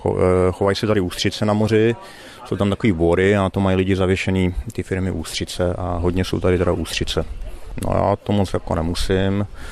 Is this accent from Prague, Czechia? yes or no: yes; Prague, Czechia; tak mi to tak nějak připomíná Prahu, já jsem původně z Prahy.